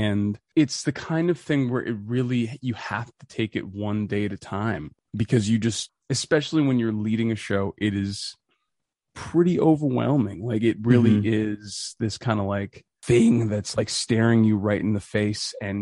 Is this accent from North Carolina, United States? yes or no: no; Boston, Massachusetts, United States; my buddy Adam Grossman works for the Red Sox, and I'm from Boston.